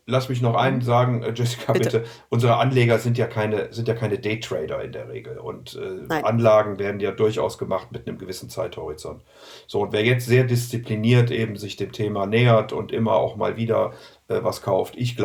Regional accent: Rhineland, Germany; ich bin ja Rheinländer

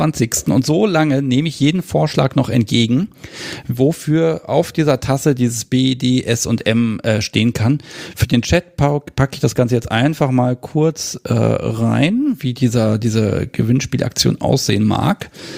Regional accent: Hannover, Lower Saxony, Germany; Das letzte Mal sogar Kaffee aus Hannover. Ich dachte, das kann doch nicht wahr sein. Ich kriege Kaffee, also aus meiner Heimatstadt

